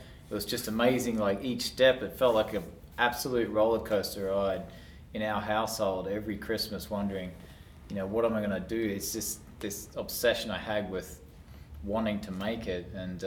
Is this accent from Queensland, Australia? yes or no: yes; Toowoomba, Queensland, Australia; that was the way I was brought up in Toowoomba.